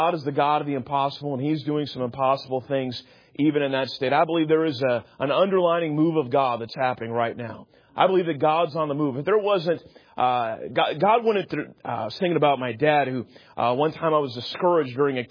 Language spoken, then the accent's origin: English; Sacramento, California, United States; And I grew up there in Sacramento, and that's where we call home.